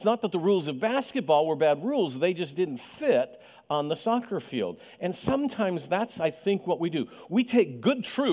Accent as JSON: {"language": "English", "country": "Mexico", "tie": "born or raised there", "said": "I grew up in Mexico"}